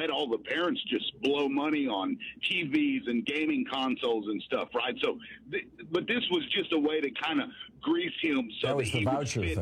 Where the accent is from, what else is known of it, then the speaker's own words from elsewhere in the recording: Oklahoma, United States; I'm from Oklahoma. I actually know Ryan.